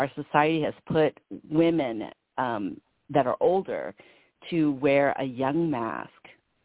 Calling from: Anaheim, California, United States; I'm calling from California, from Anaheim

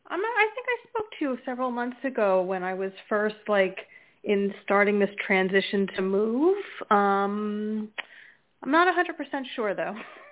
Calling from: New Jersey, United States; New Jersey.

